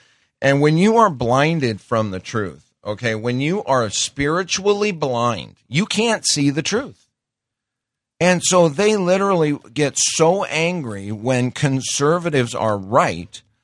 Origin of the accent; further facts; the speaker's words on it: Montana, United States; I grew up in Montana, and before I became a believer, I spent some time in places I shouldn't.